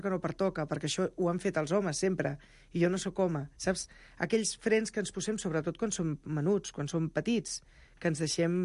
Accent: Sant Boi de Llobregat, Catalonia, Spain; jo soc de Sant Boi

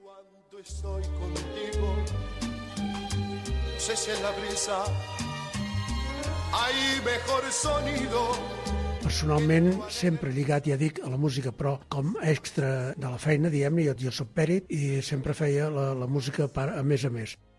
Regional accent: Barcelona, Catalonia, Spain; Jo vivia a Barcelona, que jo sóc de Barcelona tota la vida, vivia al carrer Enric Granados, i era un xavalet, devia tindre 6-7 anys

